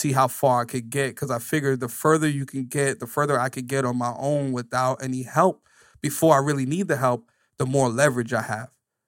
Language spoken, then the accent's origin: English; Bronx, New York, United States; Is it because I'm from the Bronx?